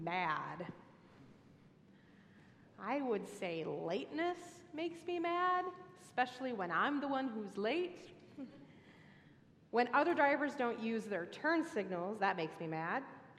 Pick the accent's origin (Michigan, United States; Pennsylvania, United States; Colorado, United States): Pennsylvania, United States; Philadelphia; I'm going to show you how I learned to manage conflicts when I grew up in Philadelphia.